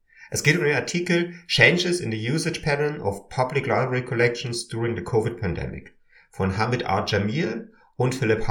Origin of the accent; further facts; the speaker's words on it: Switzerland; wie man bei uns in der Schweiz sagen würde, der AGLU